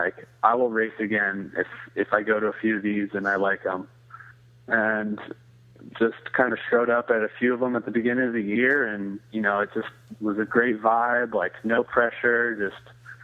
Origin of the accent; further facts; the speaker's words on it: Boulder, Colorado, United States; I mean, growing up, it was always like growing up in the mountains outside of Boulder.